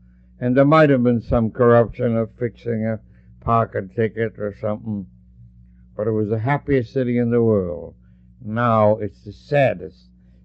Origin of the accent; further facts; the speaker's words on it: United States; And being an American and a Jew, I was very proud of the fact that no other president of the United States